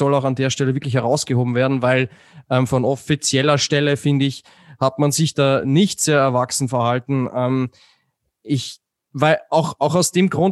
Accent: Austria; bei uns in Österreich

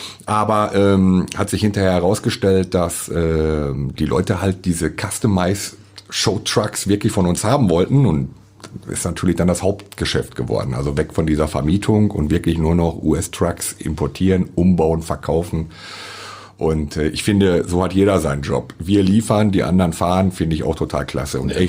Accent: Dortmund, North Rhine-Westphalia, Germany; moved away as an adult; now in Cottbus, Germany; Ich bin ja nicht aus der Region Cottbus, sondern ich bin gebürtiger Dortmunder. Bin mit 21 Jahren hierher gekommen nach Cottbus

